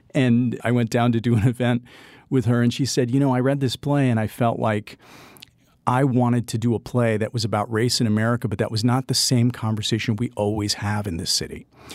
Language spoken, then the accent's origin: English; Wisconsin, United States; also born or lived in New York; My dad ended up moving the family out to Wisconsin. I was born in New York. My mom never forgave him for that, moving her out to the hinterlands. Yeah, I grew up in Wisconsin